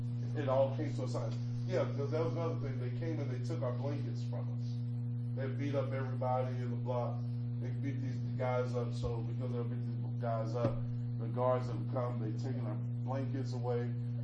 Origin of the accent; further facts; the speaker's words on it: Indianapolis, Indiana, United States; a matter of fact, it is one of the worst neighborhoods in Indianapolis. But I'm not dressed like I'm from Post Road. So, like, when I said I'm from Post Road, that really just, like, hey, from Post what?